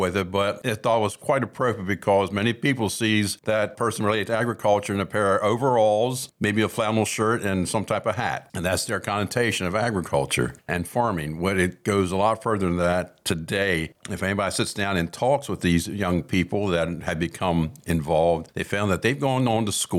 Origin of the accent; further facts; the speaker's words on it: United States; I'm from Carroll County, and we notice the number of farms have decreased